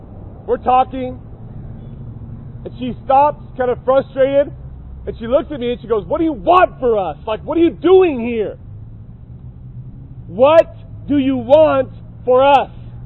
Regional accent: United States; I grew up with it. That's America. I'm an American. I'm a Christian. I believe in God.

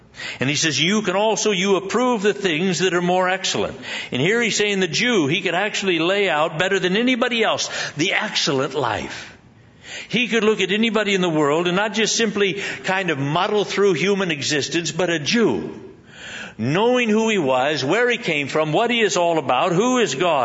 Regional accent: Scotland, United Kingdom; because I'm Scottish

